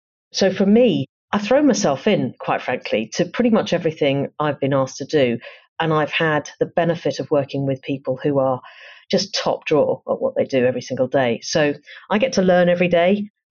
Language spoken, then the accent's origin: English; East of England, United Kingdom; So I grew up in Essex, but with very, very strong links to London, where both my grandmothers lived. I'm an only child of only children.